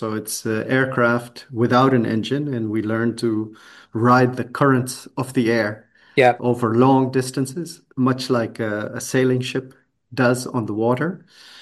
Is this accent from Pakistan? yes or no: yes; Pakistan; I am originally from Pakistan.